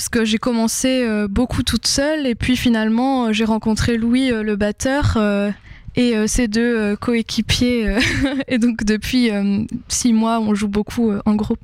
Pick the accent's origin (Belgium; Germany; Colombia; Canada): Belgium; je cherchais un prénom à consonance un peu belge parce que je suis belge